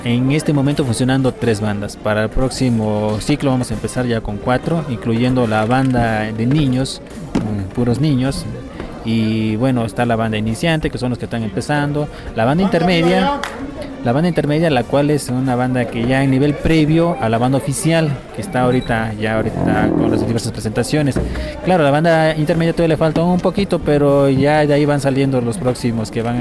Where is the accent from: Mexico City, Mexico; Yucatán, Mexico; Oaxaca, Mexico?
Oaxaca, Mexico; Santa María Tlahuitoltepec; soy originario de Tlahuitoltepec, actualmente funjo como director general